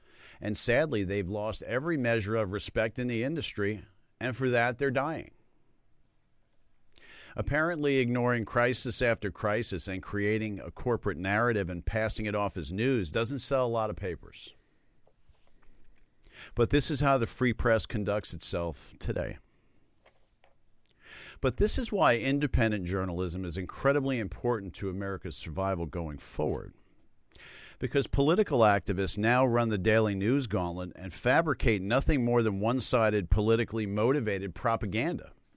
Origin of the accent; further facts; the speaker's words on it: New York, United States; but as a New Yorker, I won't hold that against him.